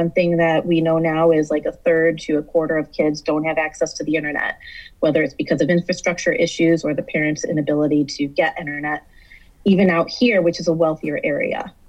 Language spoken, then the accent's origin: English; Walled Lake, Michigan, United States; the Oakland County portion of Northville, my hometown, Walled Lake, South Lyon and Lyon Township